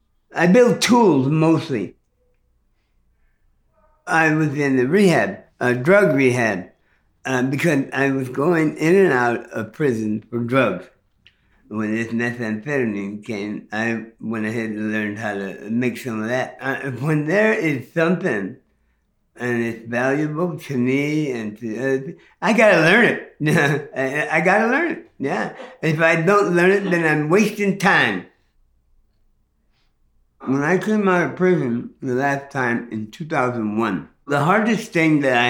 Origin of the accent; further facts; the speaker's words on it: Los Angeles, California, United States; I grew up in South Central Los Angeles. We used to build hot rods, and we had fun up and down the sidewalk.